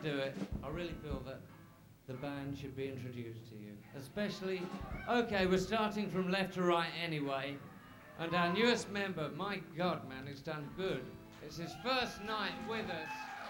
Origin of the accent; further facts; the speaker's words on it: England, United Kingdom; I'm not bloody Australian, I'm bleeding English.